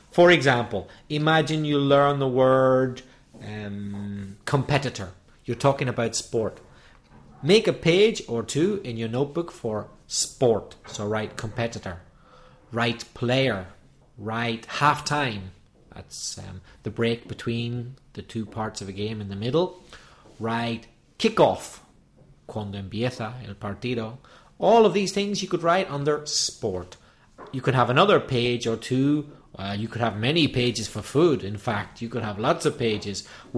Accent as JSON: {"language": "English", "town": "Belfast", "region": "Northern Ireland", "country": "United Kingdom", "said": "I think, a regional variation because I come from Belfast. And in Belfast, we don't pronounce that cat sound."}